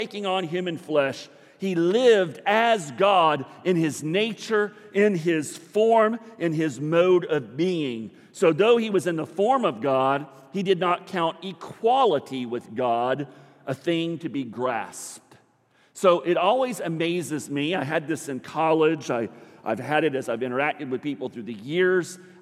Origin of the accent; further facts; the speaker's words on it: Jacksonville, Florida, United States; also born or lived in Tampa; I lived in Tampa. You know, I graduated from high school in Tampa. I'm from Jacksonville, but I graduated from high school in Tampa.